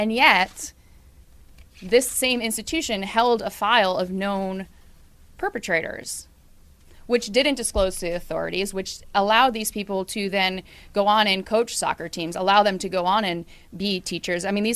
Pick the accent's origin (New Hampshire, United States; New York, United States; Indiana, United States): New York, United States; Saratoga Springs; I am a native New Yorker. I grew up in Saratoga Springs